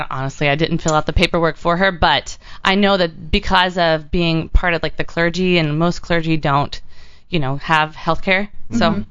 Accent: Texas, United States; you know, I'm from Texas, and Bush spoke at my graduation

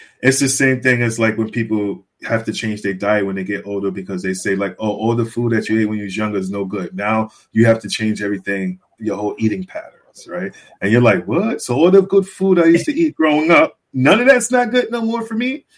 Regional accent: Bronx, New York, United States; I grew up in the Bronx, and it was around Bronx, New York.

